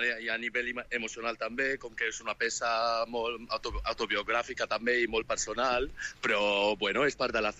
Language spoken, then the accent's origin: Catalan; Beirut, Beirut Governorate, Lebanon; jo sóc de Beirut